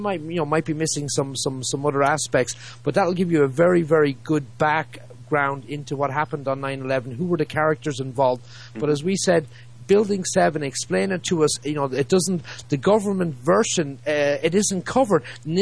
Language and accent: English; Ireland; that's the equivalent of the Republic of Ireland. My home country have died since 9/11.